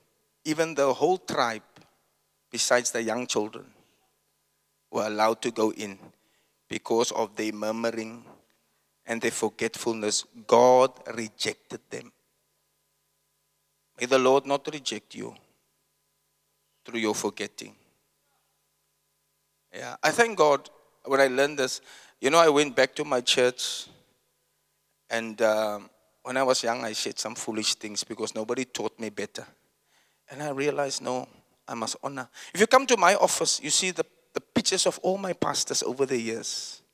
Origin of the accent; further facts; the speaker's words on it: Uitsig, Western Cape, South Africa; born there; He came to Uitzig. I was born in Uitzig.